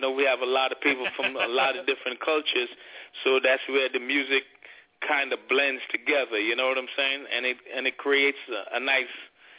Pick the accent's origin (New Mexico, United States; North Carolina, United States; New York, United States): New York, United States; Brooklyn; also born or lived in Trinidad; coming from the Caribbean. I was born in Trinidad, then, you know, went to high school and everything in Brooklyn.